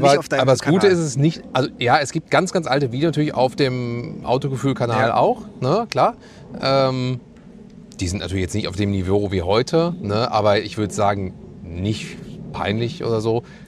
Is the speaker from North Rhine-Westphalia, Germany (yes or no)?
yes; Wanne-Eickel, North Rhine-Westphalia, Germany; also born or lived in Dortmund; ich komme gebürtig aus Dortmund, dann bin ich in Wanne-Eickel groß geworden, ne? Wer kennt es nicht, ne? Und also Kind des Ruhrgebiets und werde jetzt dieses Jahr 40